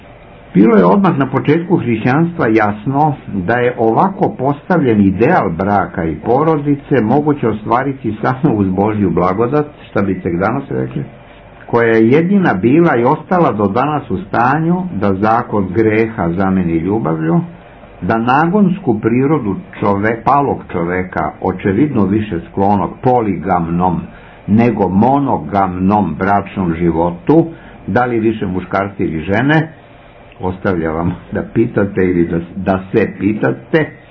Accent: Belgrade, Serbia; born there; ja sam rođen u Beogradu

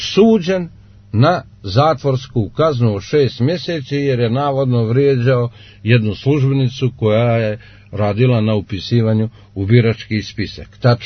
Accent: Cetinje, Montenegro; evo ovdje kod nas na Cetinju, u Dobrskom selu ima 302 Boža anđela, mati Olimpijadu i Hristinu koje su ovdje 10 godina. Ja znam, kao što svaki građanin Cetinja zna

